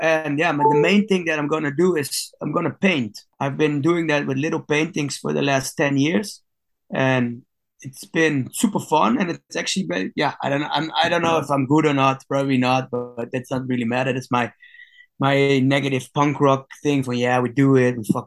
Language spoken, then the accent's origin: English; Gouda, South Holland, Netherlands; It's kind of weird rhythm, considering I'm from Gouda, the home of the Gouda cheese.